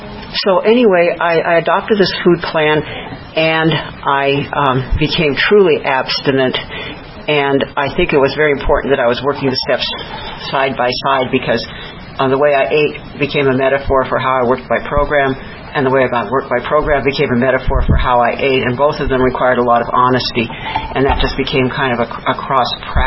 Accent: Albuquerque, New Mexico, United States; I'm from Albuquerque, New Mexico, and I've been in program for just a little over 15 years

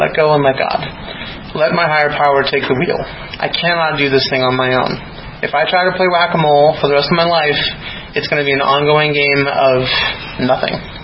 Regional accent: Denver, Colorado, United States; I am from Denver, Colorado.

